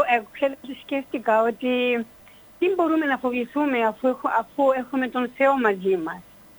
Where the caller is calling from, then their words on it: Finland; Greek is a second language; από Φιλανδία